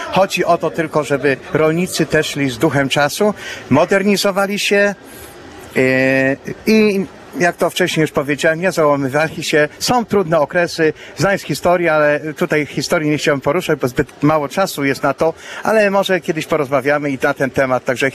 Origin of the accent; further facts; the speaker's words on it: Greater Poland Voivodeship, Poland; ale ja osobiście pochodzę z Wielkopolski.